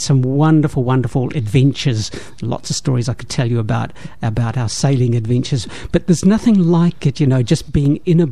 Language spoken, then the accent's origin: English; Orakei, Auckland, New Zealand; also born or lived in Hastings; I'm very much a state house kid. I grew up in Oraki.